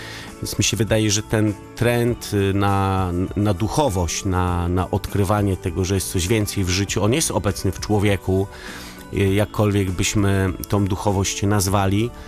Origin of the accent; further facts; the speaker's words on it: Gdynia, Pomeranian Voivodeship, Poland; Jestem z Gdyni, tak więc w szczególny sposób właśnie te klimaty, plaży w Gdyni